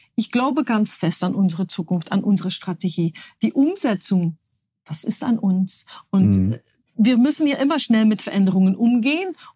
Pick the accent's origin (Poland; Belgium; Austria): Belgium; now in Germany; Und ich kann da jetzt drüber urteilen, als Belgierin.